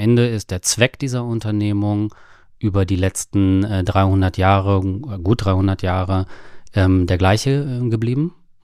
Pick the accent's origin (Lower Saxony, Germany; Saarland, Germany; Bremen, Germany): Lower Saxony, Germany; Gehrden; Also räumlich komme ich aus der Region Hannover, bin ein Regionshannoveraner gebürtig, lebe auch heute noch in Gerden, da komme ich ursprünglich her.